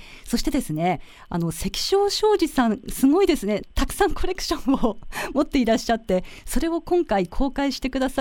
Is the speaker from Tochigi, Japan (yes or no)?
no; Ibaraki, Japan; 私たち茨城県民にとって馴染み深いものになった